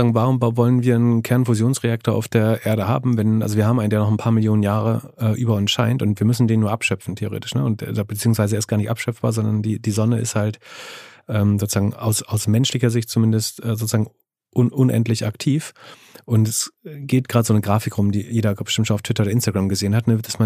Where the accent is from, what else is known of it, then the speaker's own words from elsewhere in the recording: Greifswald, Mecklenburg-Vorpommern, Germany; Einer der zwei Fusionsreaktoren in Deutschland steht übrigens in meiner Heimatstadt in Greifswald